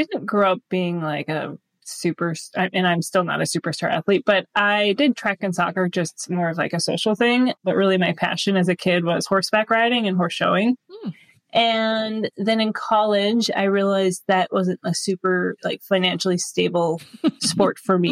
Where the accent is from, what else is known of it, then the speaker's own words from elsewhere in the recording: Duluth, Minnesota, United States; And I found a local triathlon here near Duluth, Minnesota, which is my hometown area, and kind of got hooked ever since.